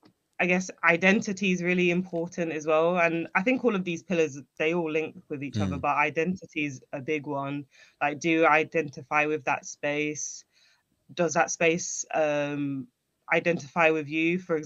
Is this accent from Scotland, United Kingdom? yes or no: no; Hackney, London, United Kingdom; also born or lived in Walthamstow; I was born in Hackney, very diverse place.